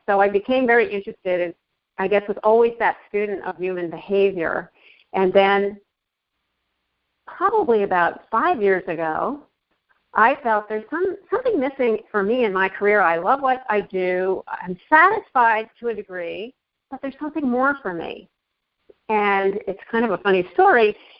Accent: Tri-state New York area, United States; also born or lived in Connecticut, United States / New Jersey, United States; I grew up in the Connecticut, New Jersey area, so I'm from the tri-state New York area. And as a kid, I was part of a large family, one of seven.

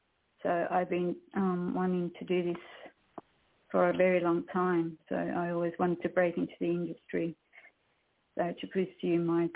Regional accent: Melbourne, Victoria, Australia; I'm from Australia.

